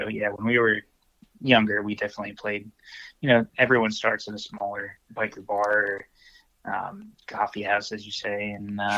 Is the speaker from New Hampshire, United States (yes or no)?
yes; New Hampshire, United States; I'm from New Hampshire, and Jill's from Massachusetts, which is not too far apart.